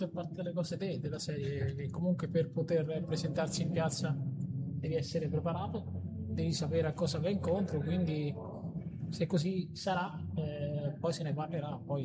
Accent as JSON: {"language": "Italian", "town": "Foligno", "region": "Umbria", "country": "Italy", "tie": "born or raised there", "said": "io sono cresciuto a Foligno"}